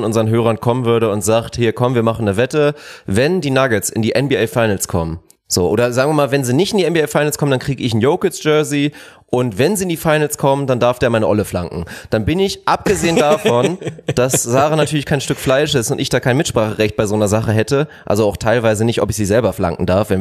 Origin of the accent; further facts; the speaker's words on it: Lüneburg, Lower Saxony, Germany; Ich bin auch in Lüneburg geboren, hab da lange Fußball gespielt und komme aus der Gegend.